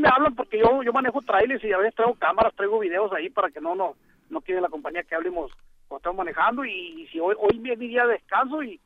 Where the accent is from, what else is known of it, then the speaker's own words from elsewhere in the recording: Sinaloa, Mexico; yo soy truck driver, escuché en la radio bilingüe que estaban las muchachas, yo también soy de Sinaloa